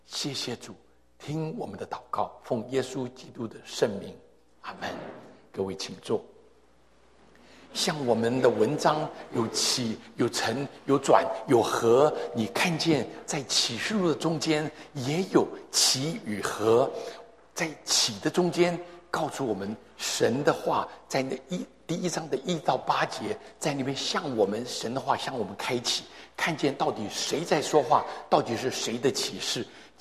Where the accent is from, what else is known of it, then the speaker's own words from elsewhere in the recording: China; 我们中国人喜欢做对联 couples， 这个对子。